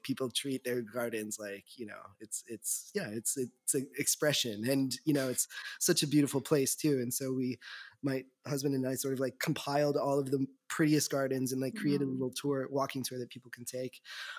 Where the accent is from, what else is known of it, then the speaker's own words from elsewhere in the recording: New York, United States; and also as a New Yorker